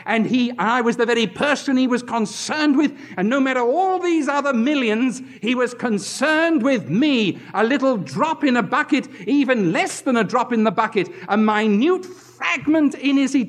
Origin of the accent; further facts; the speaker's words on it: England, United Kingdom; I grew up in England, with all the funny things that English people think.